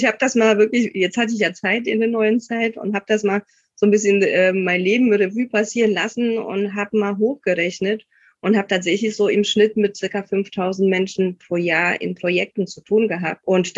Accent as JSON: {"language": "German", "region": "Silesian Voivodeship", "country": "Poland", "said": "Also ich komme aus Oberschlesien, aus Polen und dort habe ich wirklich schon als Kleinkind immer gezeichnet."}